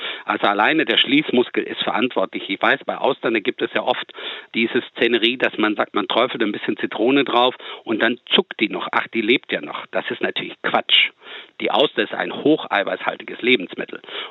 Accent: Baden-Württemberg, Germany; now in Sylt, Germany; Und ich komme aus dem Schwabenland ursprünglich.

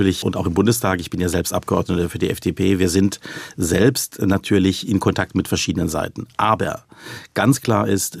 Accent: Germany; Also für uns als Deutsche, für uns als Europäer ist und sind und bleiben die USA auf jeden Fall der wichtigste Partner.

